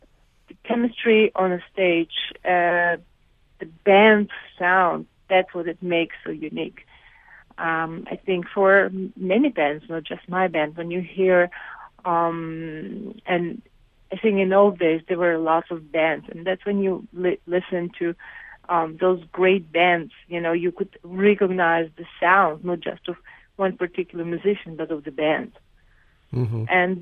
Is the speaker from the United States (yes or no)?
no; Azerbaijan; when I was growing up in Azerbaijan, I used to listen to all kinds of music